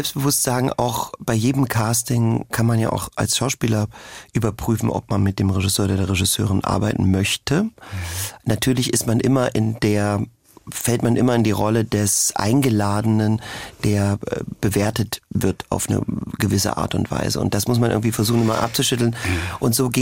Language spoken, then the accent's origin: German; Germany; Was weiß ich über die Zeit? Was ich als Deutscher auch, was haben meine Großeltern mir vielleicht erzählt etc.